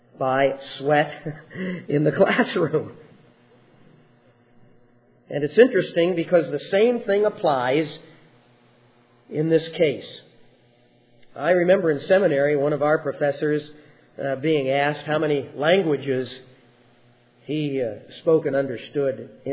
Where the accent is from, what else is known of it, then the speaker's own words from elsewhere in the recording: United States; born there; It happens that in God's providence, we have been born in the United States of America, where that sort of thing is not placed as a priority before us